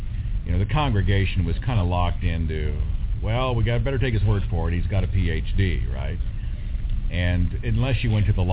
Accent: Oklahoma, United States; Well, I'm from Oklahoma. I was born to theologian parents.

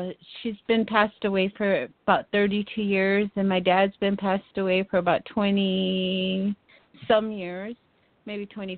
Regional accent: Tucson, Arizona, United States; I'm from Tucson, Arizona.

